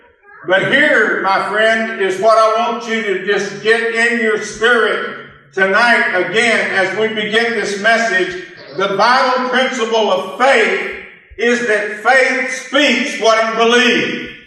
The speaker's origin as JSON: {"language": "English", "town": "Fort Worth", "region": "Texas", "country": "United States", "tie": "born or raised there", "said": "even though I grew up in Fort Worth, Texas, I took a church in Nashville, Tennessee"}